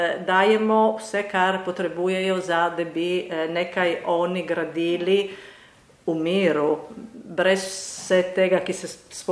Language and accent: Slovenian; Friuli-Venezia Giulia, Italy; kako smo mi iz Rečanske doline blizu Livka, naprimer, imamo isto govorico.